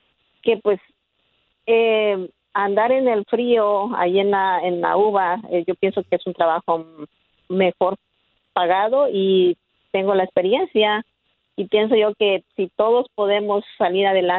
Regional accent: Oaxaca, Mexico; now in United States; yo soy originaria de Oaxaca. Llegué aquí a Estados Unidos hace 23 años.

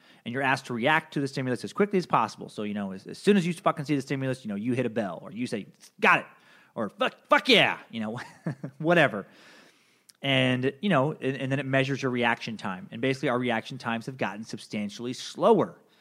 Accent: United States; Because I'm an American. So why aren't we smarter?

